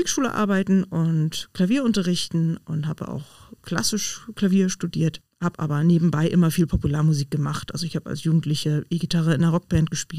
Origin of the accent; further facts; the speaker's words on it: Ganderkesee, Lower Saxony, Germany; Diaspora-Gemeinde, also ich bin in Ganderkesee aufgewachsen, wo ja die Katholiken auch eher in der Minderheit sind.